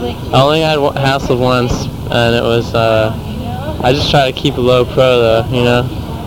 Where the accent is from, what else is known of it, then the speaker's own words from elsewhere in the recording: Sacramento, California, United States; Sacramento area? Yeah.